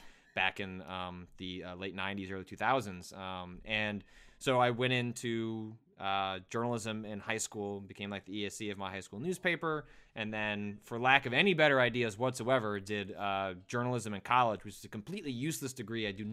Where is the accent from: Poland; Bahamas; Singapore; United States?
United States; Illinois; I grew up in the Chicago suburbs.